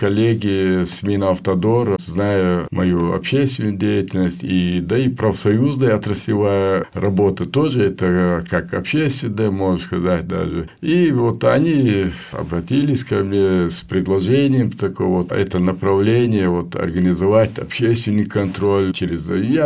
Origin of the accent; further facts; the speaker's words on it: Yugarchkilo, Chechnya, Russia; Я уроженец высокогорного села Югарчкило Шатойского района. Вот до 7 лет я проживал там.